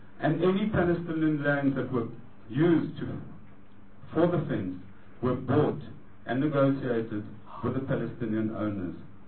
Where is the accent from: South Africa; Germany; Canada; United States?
South Africa; And as a South African, I call on this committee to reconsider its support